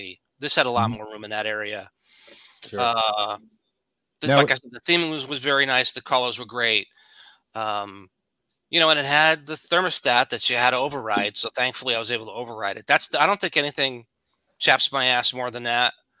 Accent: Northeast, United States; I mean, we're from the Northeast. I can't sleep if it's not like 50 degrees in my bedroom.

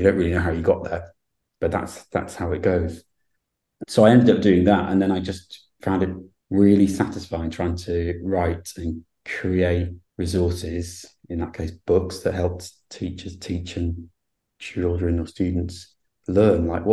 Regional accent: North West England, United Kingdom; I'm from the Lake District, from Cumbria, and I went back after my degree

